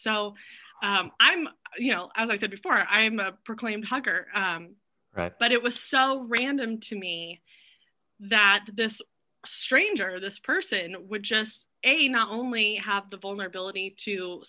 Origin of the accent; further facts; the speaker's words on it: California, United States; I'm from Northern California. So like you know, people are always like, oh, you're from California.